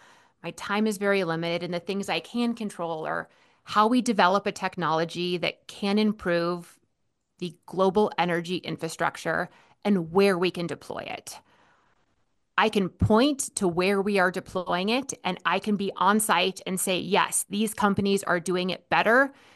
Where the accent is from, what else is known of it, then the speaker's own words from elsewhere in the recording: Alaska, United States; I grew up in Alaska, and I have friends from a lot of Native villages